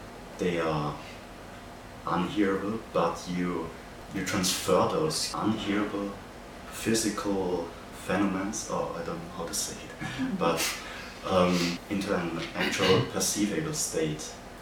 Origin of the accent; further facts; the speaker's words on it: Feldkirch, Vorarlberg, Austria; now in Linz, Austria; I'm also from Feldkirch in Vorarlberg, but I'm now living in Linz also.